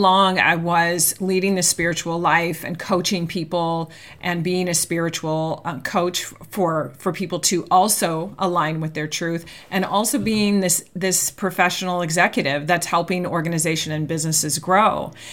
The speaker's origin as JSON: {"language": "English", "town": "San Francisco", "region": "California", "country": "United States", "tie": "born or raised there", "said": "I mean, I grew up in the Catholic Church too in San Francisco and went through the entire, parochial school and upbringing."}